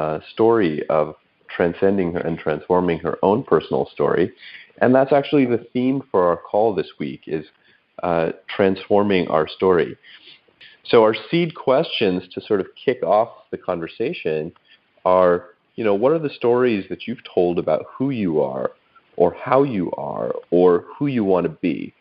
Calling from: Berkeley, California, United States; I'm calling in from Berkeley.

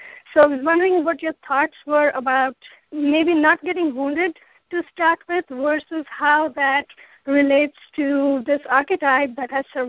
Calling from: San Jose, California, United States; I'm calling from San Jose.

